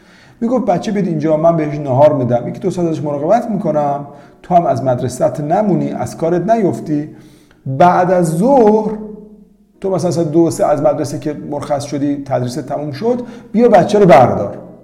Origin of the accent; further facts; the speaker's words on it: Amol, Mazandaran, Iran; ما تو شهر خودمون تو آمول یادمه که من وقتی خیلی کوچیک بودم